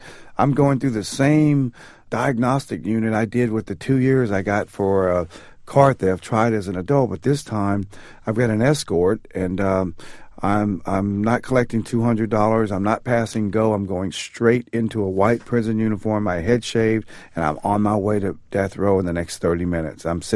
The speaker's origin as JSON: {"language": "English", "region": "Texas", "country": "United States", "tie": "born or raised there", "also_born_or_lived": "Germany", "said": "we moved from Germany to the United States. It was a culture shock. It was very difficult for my brother and I, after having been raised on army bases across the globe, to come to a small East Texas town."}